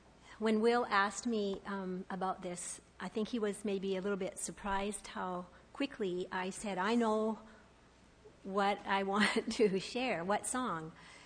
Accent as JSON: {"language": "English", "town": "Nampa", "region": "Alberta", "country": "Canada", "tie": "born or raised there", "said": "I was born in Peace River in northern Alberta, 300 miles north of Edmonton. I was the youngest of four children living on a farm in Nampa near Peace River."}